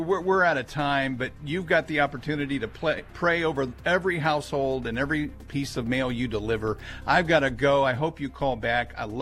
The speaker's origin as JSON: {"language": "English", "town": "Kansas City", "country": "United States", "tie": "born or raised there", "said": "I grew up in Kansas City. I went to a big urban school in the middle of Kansas City."}